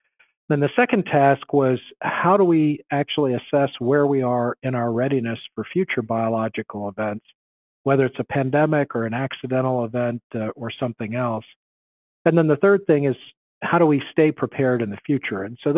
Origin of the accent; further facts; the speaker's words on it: Louisiana, United States; I grew up in South Louisiana, started at LSU, graduated undergrad from Tulane